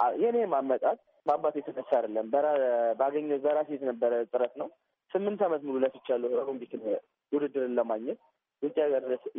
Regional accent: Adama, Oromia, Ethiopia; የመጣሁት ከኦሮሚያ ክልል ነው። ተወልጄ ያደግኩት አዳማ ላይ ነው።

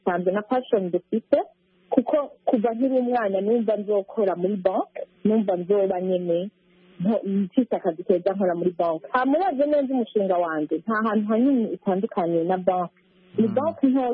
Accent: Burundi; I'm Burundian, I'm 22 years old

